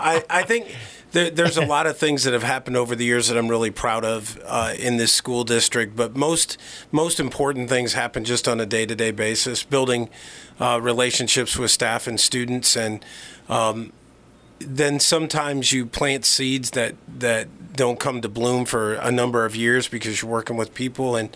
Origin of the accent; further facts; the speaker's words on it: Charles City, Iowa, United States; I grew up in Charles City, and my wife grew up in Mason City.